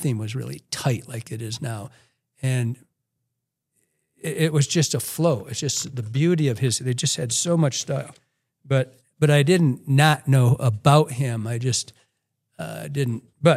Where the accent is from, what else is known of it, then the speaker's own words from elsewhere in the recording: Michigan, United States; I think Michigan's, I'd say we're East, but most people call us Midwest.